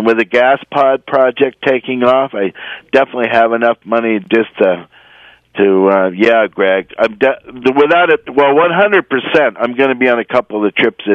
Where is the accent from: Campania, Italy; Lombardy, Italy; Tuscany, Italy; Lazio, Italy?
Lazio, Italy; Rome; I grew up in Rome as a kid.